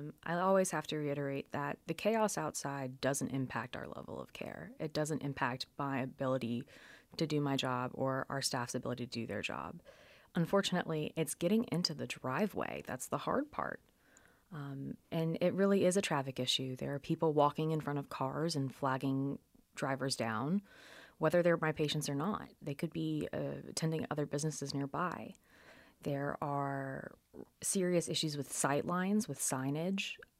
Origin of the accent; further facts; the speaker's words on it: the South, United States; it was quite a liberal turnaround from growing up in the South, where you really don't actively talk about politics or about bodily autonomy.